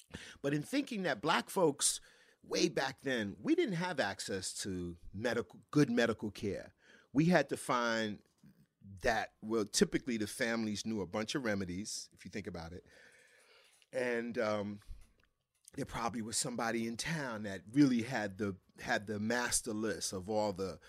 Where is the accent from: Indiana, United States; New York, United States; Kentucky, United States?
New York, United States; Yeah, growing up in New York, you